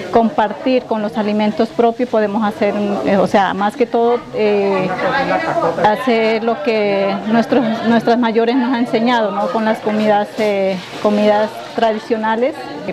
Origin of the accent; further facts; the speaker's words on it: Barbacoas, Nariño, Colombia; distrito Tumaco, Barbacoas, departamento de Nariño.